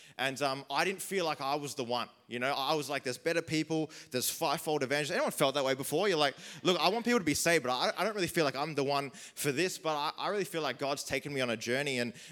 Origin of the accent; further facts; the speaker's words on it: Sydney, New South Wales, Australia; Now, I grew up in Sydney and I went to a church that had quite a large auditorium.